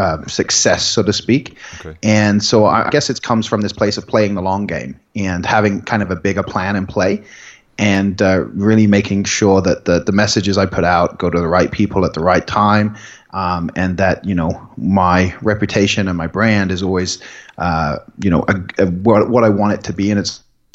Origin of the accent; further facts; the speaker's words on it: Southampton, South East England, United Kingdom; I grew up in Southampton, England. Okay. And it's the very south, and right across from France.